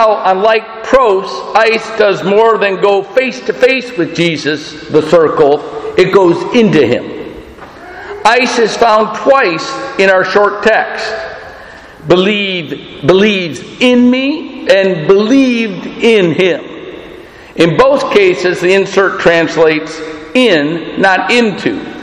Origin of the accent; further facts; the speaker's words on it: Michigan, United States; I'm from Michigan, but I'm out of my mother.